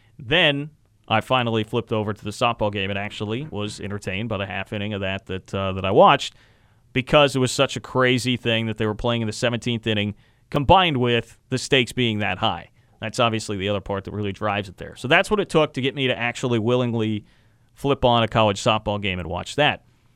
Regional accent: Kansas City, United States; also born or lived in Wichita; I grew up in Kansas City, Wichita / Kansas City. I claim Kansas City.

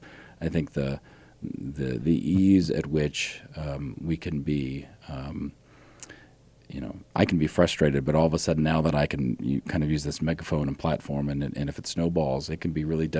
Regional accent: Ohio, United States; I grew up in Ohio. So, right, battleground state. It was always that way my entire life.

